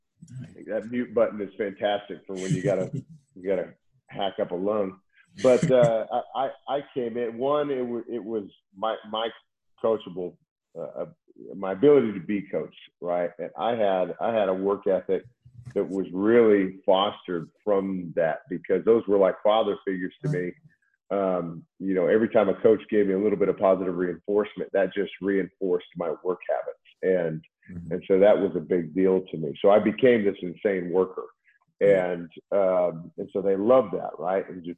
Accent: Washington, United States; had a lot of great just from the west side of the States, because I was from Washington State, had a lot of West Side interest

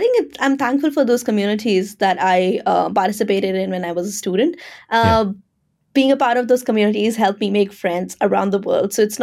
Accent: Delhi, India; English is a second language; moved away as an adult; now in London, United Kingdom; I was born and brought up in Delhi, and I've stayed there my whole life. So this is the first time that I moved out of my city, and it wasn't just to another city; it was just to a whole other country.

